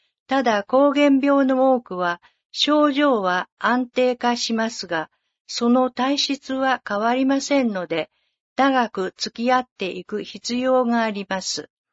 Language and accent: Japanese; Gifu, Japan; 私自身が東濃地方出身ですので、多治見市で診療ができることを大変嬉しく思っております。